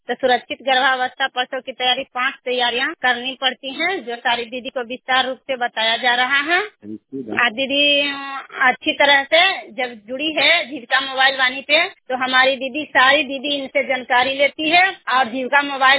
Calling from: Singhaul, Bihar, India; मैं पहल CLF sir मेरा नालंदा जिला से बोल रही हूँ, प्रखंड सर मेरा गांव सिंघौल।

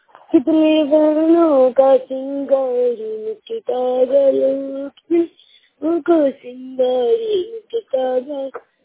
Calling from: Rewa, Madhya Pradesh, India; आपका सबसे प्यारा दोस्त, जिला रीवा मध्य प्रदेश से हम पीछे बोल रहा हूँ।

